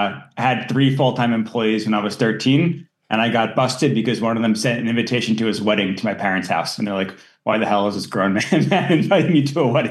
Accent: New Jersey, United States; I grew up in the suburbs of New York City in New Jersey in a very regular family.

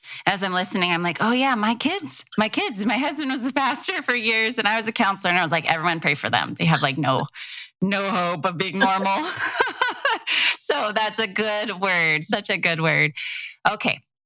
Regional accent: Oregon, United States; So if you're around that area, I'm from Oregon, so it's a little bit of a jump.

